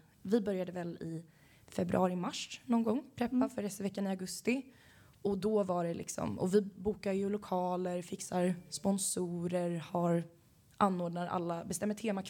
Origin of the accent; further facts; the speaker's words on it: Gothenburg, Västra Götaland County, Sweden; Jag är 23 år och kommer från Göteborg. Det hörs inte så mycket, men jag lovar att jag kommer från Göteborg.